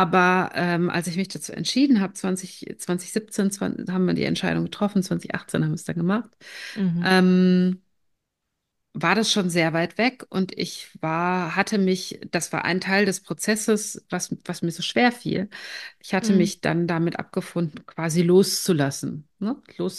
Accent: North Rhine-Westphalia, Germany; now in Tromsø, Norway; Ich bin ein Kind des Ruhrgebiets

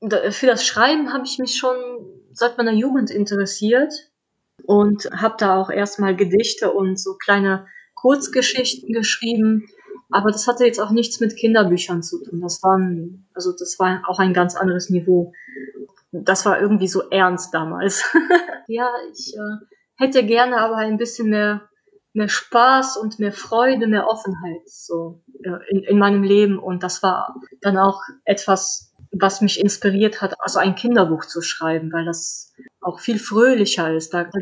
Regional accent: Poland; now in Mönchengladbach, Germany; ich wohne mittlerweile in München-Gladbach. Ich komme ursprünglich aus Polen

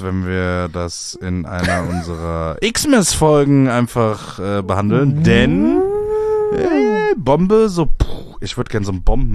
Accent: Cologne, North Rhine-Westphalia, Germany; ich bin ja in der Kölner Südstadt groß geworden

